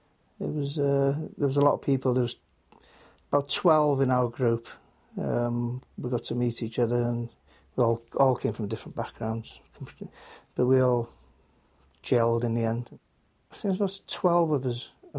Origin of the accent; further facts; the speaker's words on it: Bangor, Wales, United Kingdom